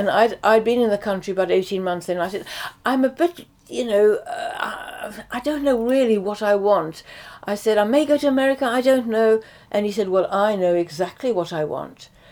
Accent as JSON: {"language": "English", "town": "Cape Town", "region": "Western Cape", "country": "South Africa", "tie": "born there", "moved": "as an adult", "said": "I was born in Cape Town, right. South Africa."}